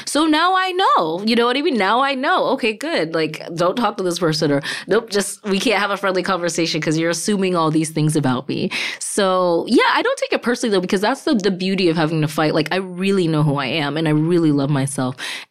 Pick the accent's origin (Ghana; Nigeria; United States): Ghana; I'm from Ghana where you don't not get things because you're black.